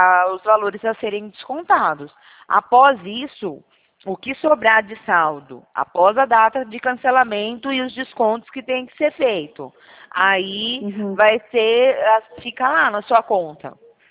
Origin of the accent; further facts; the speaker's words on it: São Carlos, São Paulo, Brazil; Eu sou aqui de São Carlos